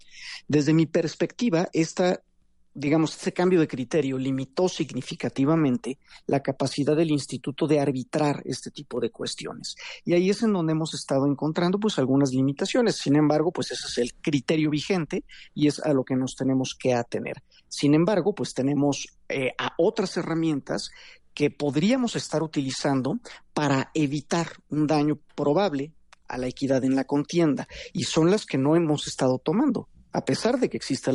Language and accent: Spanish; Mexico; nos importa a todos como mexicanas y mexicanos